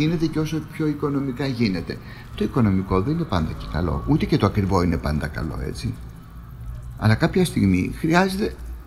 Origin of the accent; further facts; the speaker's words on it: Greece; εγώ στην Ελλάδα γεννήθηκα, στην Ελλάδα έζησα, πέρα από το διαστήματα στο εξωτερικό, και χαίρομαι που είμαι Έλληνας.